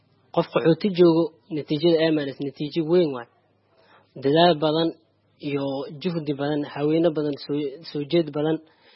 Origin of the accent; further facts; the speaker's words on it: Mogadishu, Banaadir, Somalia; waxaan ka imaaday Muqdisho, Soomaaliya ka imaaday.